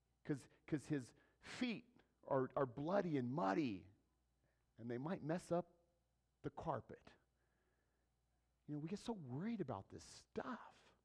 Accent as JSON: {"language": "English", "town": "Pueblo", "region": "Colorado", "country": "United States", "said": "we hit Pueblo. And I'm from Pueblo."}